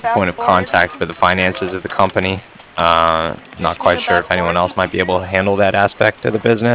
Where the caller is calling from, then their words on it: Cardiff, Wales, United Kingdom; No, I was actually calling from Cardiff.